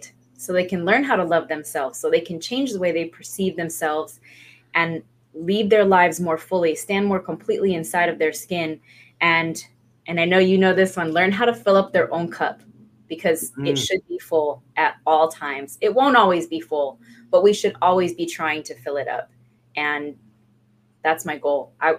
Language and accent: English; Hawaii, United States; also born or lived in Europe / East Coast, United States; I am from Hawaii. We've been back home in Hawaii for about 20 years now, but prior to that, I was an Army brat.